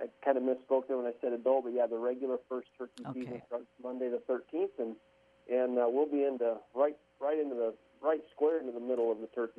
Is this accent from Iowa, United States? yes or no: yes; Anita, Iowa, United States; I'm originally from Anita. We didn't have turkeys in the area.